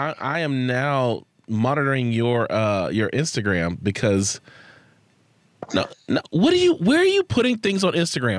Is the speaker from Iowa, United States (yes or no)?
no; Texas, United States; since we're from Texas, and Texans have the right to be able to pronounce things however they want